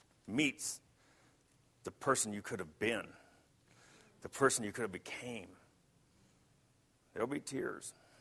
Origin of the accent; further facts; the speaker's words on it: Colorado, United States; I'm from Colorado, so I know we have a lot of chili here too.